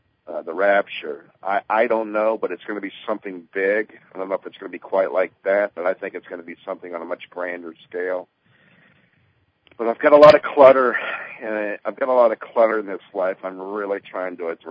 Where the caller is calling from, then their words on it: Tampa Bay, Florida, United States; I'm calling from Florida, Tampa Bay.